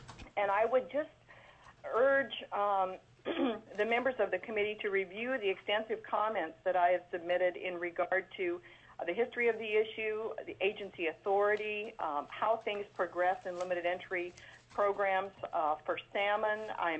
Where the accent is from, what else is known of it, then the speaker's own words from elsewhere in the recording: Dillingham, Alaska, United States; I grew up in Dillingham, and I'm very familiar with limited entry programs.